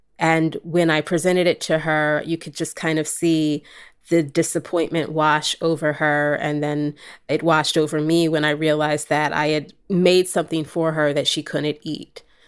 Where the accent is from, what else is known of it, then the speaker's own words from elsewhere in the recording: New Jersey, United States; also born or lived in California / Philadelphia; I am from California originally, but grew up on the East Coast for a bit in southern New Jersey and in Philadelphia.